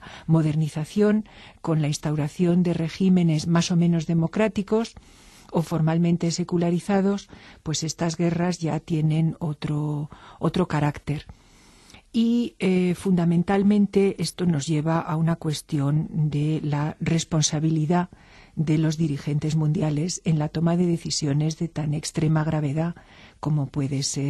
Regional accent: Spain; que es la más próxima a nosotros como españoles

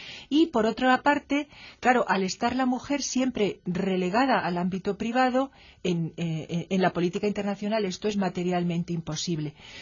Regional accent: Spain; nosotros aquí como españoles y como occidentales

